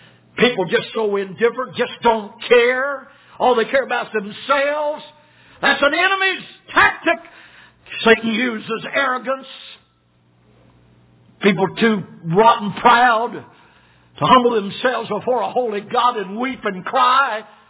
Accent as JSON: {"language": "English", "region": "the South", "country": "United States", "said": "Pardon me, I'm from the South."}